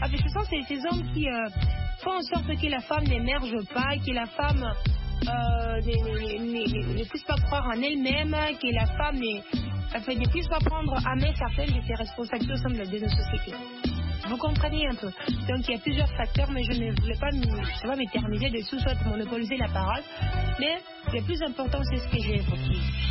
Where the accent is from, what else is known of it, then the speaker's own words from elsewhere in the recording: DR Congo; ici chez nous en RDC